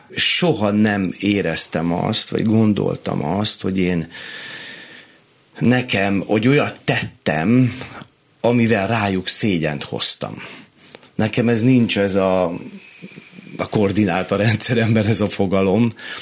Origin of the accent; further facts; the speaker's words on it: Szeged, Csongrád-Csanád, Hungary; ugye én Szegeden nőttem fel, ott csináltam.